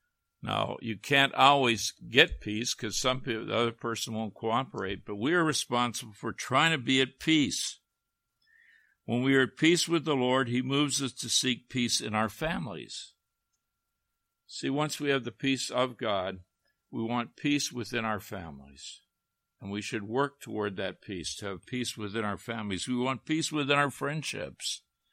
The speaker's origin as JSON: {"language": "English", "country": "Canada", "tie": "born or raised there", "said": "I grew up in Canada, and that was, we were under the Queen."}